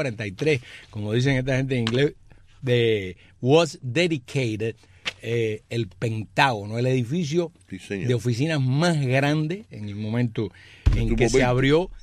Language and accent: Spanish; Cuba; ven que soy cubano